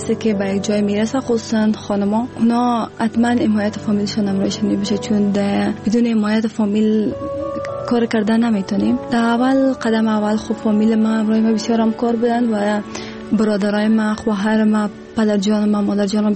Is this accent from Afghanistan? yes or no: yes; Afghanistan; و دوباره به افغانستان آمدم،